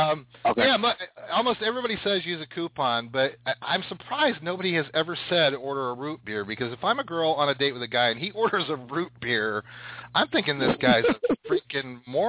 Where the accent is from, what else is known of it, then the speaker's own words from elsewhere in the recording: Columbus, Ohio, United States; So I'm from Columbus, Ohio, so I'm, you know.